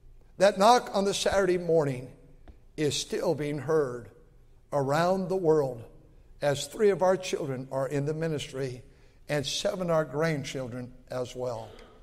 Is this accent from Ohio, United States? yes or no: yes; Akron, Ohio, United States; I was raised in Akron, Ohio. We were poor, without a car.